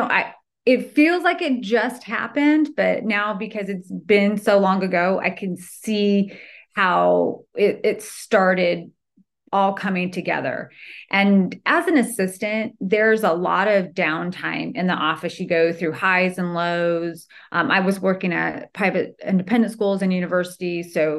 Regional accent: California, United States; also born or lived in Georgia; we were living in Georgia at the time, and I moved back to my home state in California.

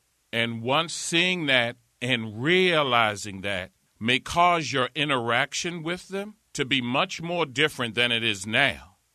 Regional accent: Baltimore, Maryland, United States; particularly here in my hometown of Baltimore.

